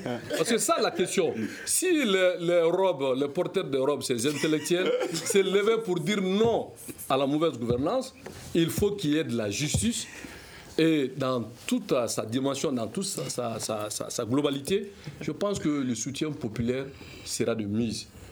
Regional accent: Mali; nous sommes tous des Maliens.

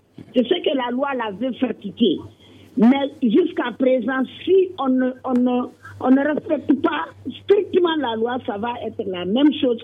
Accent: Gao, Mali; Chez nous, à Gao, ça a été très bien respecté

